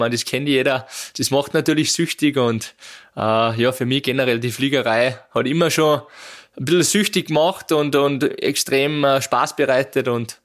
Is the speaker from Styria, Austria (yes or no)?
no; St. Veit, Salzburg, Austria; In meinem Heimatort in St. Veit war das Kombinieren, Skispringer kombinieren immer schon eine Tradition.